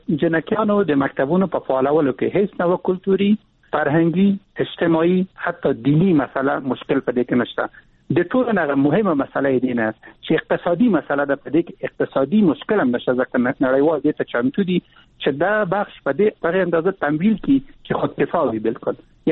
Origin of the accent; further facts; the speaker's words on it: Afghanistan; زه افغان یم